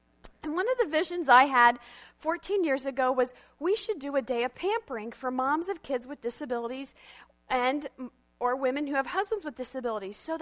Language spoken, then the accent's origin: English; Pennsylvania, United States; I'm Mennonite and I grew up in Berks County, lots of relatives in Lancaster County.